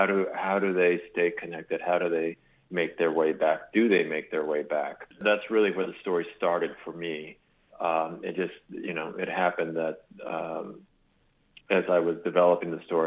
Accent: Brownsville, Texas, United States; I mean, having, yes, I grew up in Brownsville, and yes, I go back quite frequently

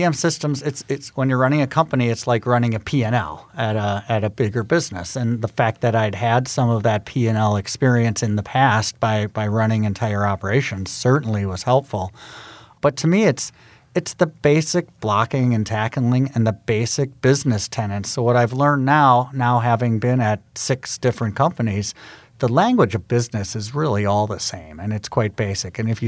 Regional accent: Milwaukee, Wisconsin, United States; I actually used the fact that I was from Milwaukee to try to get an in with GE Healthcare.

